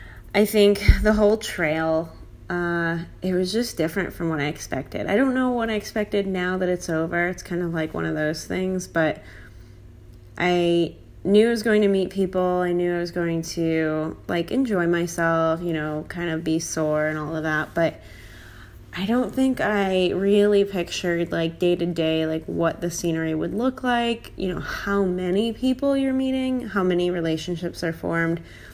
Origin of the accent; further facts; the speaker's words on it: Connecticut, United States; now in Virginia, United States; I'm recording now from Virginia, just outside of Washington, D.C., where I did not come from in the beginning, but came from Connecticut